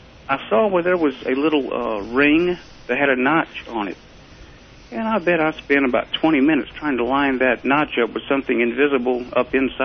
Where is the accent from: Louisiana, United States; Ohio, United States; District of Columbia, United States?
Louisiana, United States; New Orleans; I'm the Cajun from New Orleans who don't eat seafood.